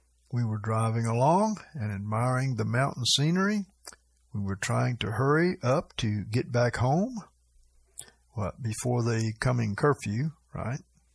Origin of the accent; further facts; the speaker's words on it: California, United States; also born or lived in Tennessee; I was raised in California, but I've lived here in Tennessee for 10 years.